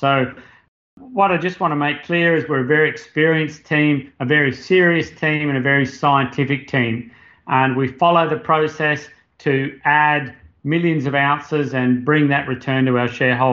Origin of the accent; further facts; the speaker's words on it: Australia; accent: Australian; moved away as an adult; My background, my accent, you'll be able to pick that I'm Australian. I left Australia about 20 years ago after completing my PhD in geology and structure and tectonics.